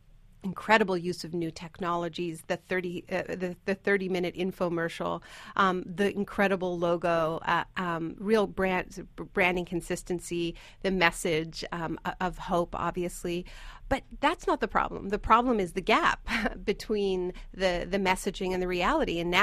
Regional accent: Canada; born there; I'm American and Canadian. Both my parents are American, and I was born in Canada. So I've always had I literally have dual citizenship.

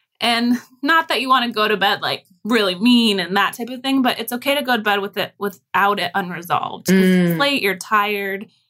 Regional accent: Chicago, Illinois, United States; And I'm white, Caucasian. And grew up in Chicago.

